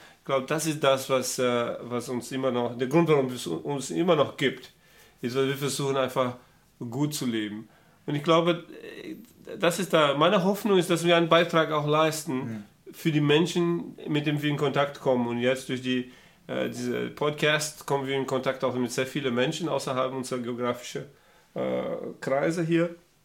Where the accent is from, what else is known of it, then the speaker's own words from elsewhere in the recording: Brazil; German is a second language; also ich erinnere mich, als ich als Teenager in Brasilien schaute und überlegte, kann ich jemals, ne, nach Deutschland oder nach Europa